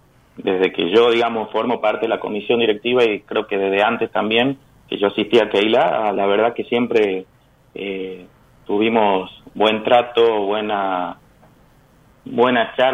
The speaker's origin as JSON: {"language": "Spanish", "region": "Tucumán", "country": "Argentina", "said": "yo, si bien soy tucumano, soy fanático de River, así que ni Atlético ni San Martín."}